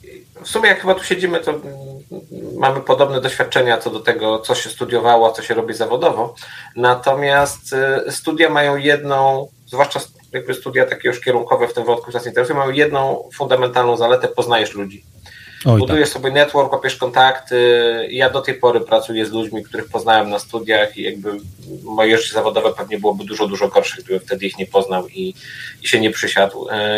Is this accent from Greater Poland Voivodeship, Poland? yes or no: no; Skierniewice, Łódź Voivodeship, Poland; Ale ja jestem ze Skierniewic, mam moralne prawo jakby do hejtu.